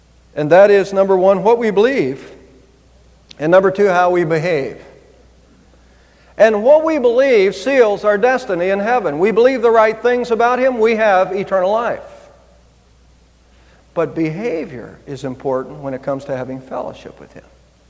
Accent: United States; born there; I'm glad I was born in America, because I think I would have real trouble learning the English language if I was coming from someplace else.

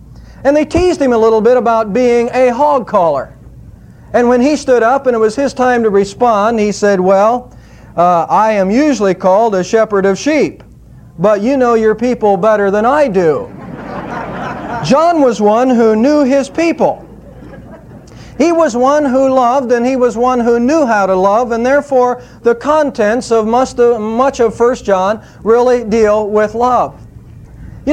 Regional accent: Savannah, Ohio, United States; Every time when I go back to my hometown in Savannah, Ohio, I enjoy going to the cemetery

